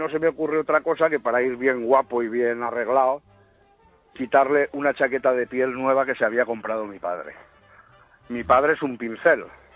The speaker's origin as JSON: {"language": "Spanish", "town": "Valencia", "region": "Valencian Community", "country": "Spain", "said": "soy de Valencia"}